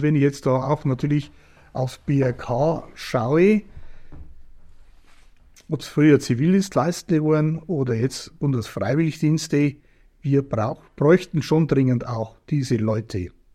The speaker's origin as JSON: {"language": "German", "town": "Moosloh", "region": "Bavaria", "country": "Germany", "tie": "born or raised there", "lives_now": "Merkelsteig, Germany", "said": "in der Moosloh ja auch geboren und aufgewachsen in der Moosloh. Jetzt wohne ich in Merkelsteig. Merkelsteig drunten ist für mich ein sehr schönes Gebiet, rundum Natur."}